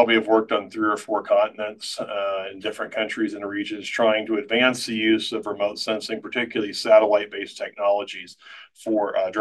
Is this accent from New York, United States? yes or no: no; Falls City, Nebraska, United States; I'm also a native Nebraskan, so I'm originally from Falls City, Nebraska.